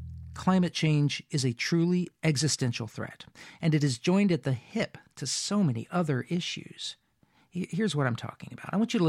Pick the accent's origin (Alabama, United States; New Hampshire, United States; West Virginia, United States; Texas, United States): West Virginia, United States; This got heavy play on TV where I grew up in West Virginia.